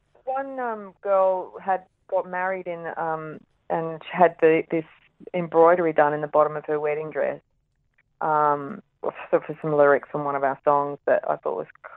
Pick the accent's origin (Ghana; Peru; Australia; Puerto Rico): Australia; Perth, Western Australia; Perth was great. I always like doing my hometown.